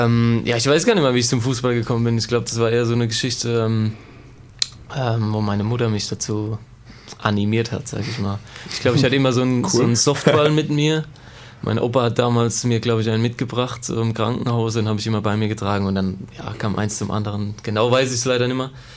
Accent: Hockenheim, Baden-Württemberg, Germany; also born or lived in Speyer; bin 28 Jahre alt. Ich wünsche, ich könnte sagen, ich bin 22, aber ich bin 28 Jahre alt. Ja, bin in Hockenheim groß geworden, gebürtig aus Speyer, aber in Hockenheim groß geworden

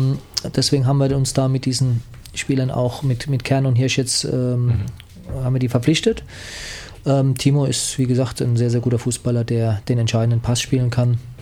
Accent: Mannheim, Baden-Württemberg, Germany; ja, ich bin auch Mannheimer.

